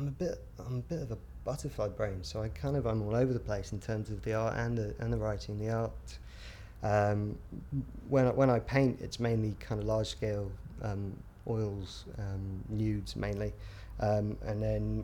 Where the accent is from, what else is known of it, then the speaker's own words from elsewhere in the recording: London, United Kingdom; I'm 31 and I'm from London.